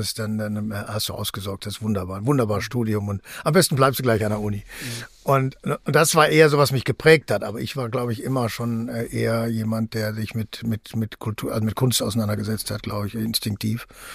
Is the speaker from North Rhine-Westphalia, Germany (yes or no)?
yes; Bochum, North Rhine-Westphalia, Germany; Also ich sagte, ich komme aus Bochum.